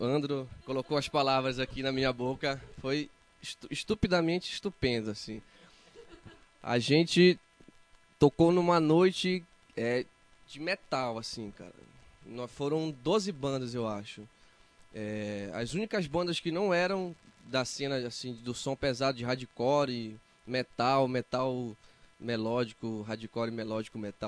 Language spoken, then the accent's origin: Portuguese; Abaeté, Brazil; Eu sou nativo de Abaeté, né? Nasci em Abaeté.